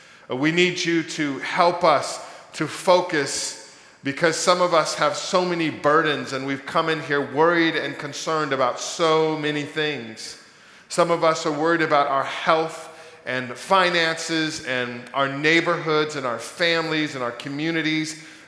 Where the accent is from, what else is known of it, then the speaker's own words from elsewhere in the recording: Los Angeles, California, United States; Some of you know that I'm from Los Angeles, California, and always been a Laker fan